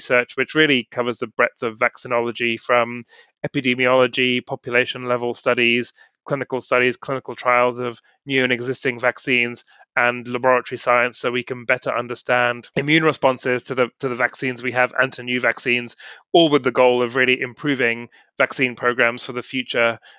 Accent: London, United Kingdom; I came back to the UK to start my pediatric clinical training and did that in London, which is my hometown and still very dear to me.

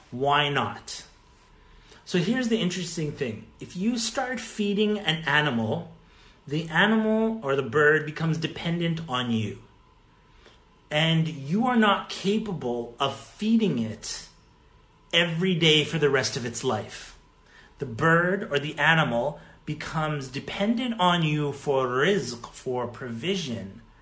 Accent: Winnipeg, Manitoba, Canada; when I was a little kid growing up in Winnipeg

